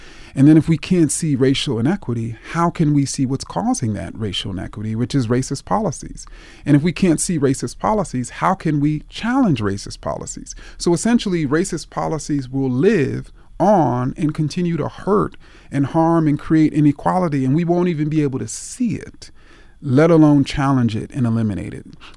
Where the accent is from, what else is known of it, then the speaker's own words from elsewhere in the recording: Jamaica, Queens, New York, United States; I, for instance, talked about my own story in which I grew up in Jamaica, Queens